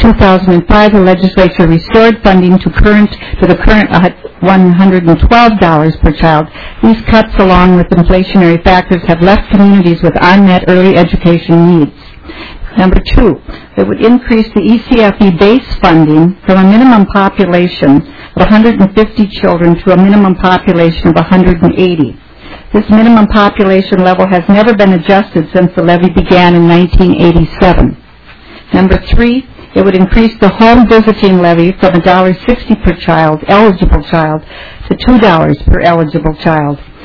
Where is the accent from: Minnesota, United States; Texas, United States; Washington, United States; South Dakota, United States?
Minnesota, United States; Faribault; I'm from Faribault, Minnesota